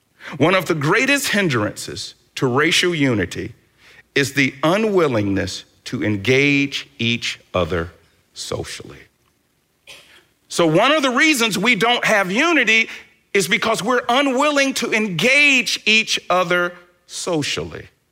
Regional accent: Atlanta, Georgia, United States; also born or lived in Tennessee; From growing up in Atlanta, an all-black area, to going to the University of Tennessee, an all-white area.

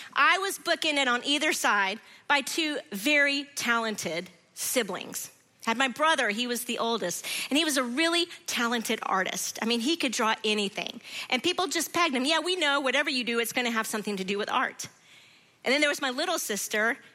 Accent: Decatur, United States; my hometown of Decatur.

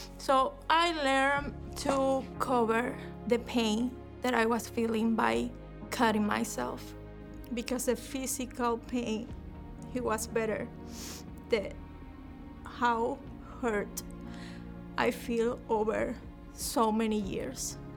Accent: Venezuela; I grew up in Venezuela.

